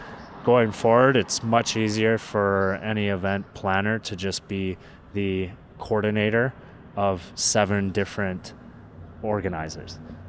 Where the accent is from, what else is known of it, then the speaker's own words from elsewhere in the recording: Alberta, Canada; Well, I'm from Alberta, so I have to go with steak.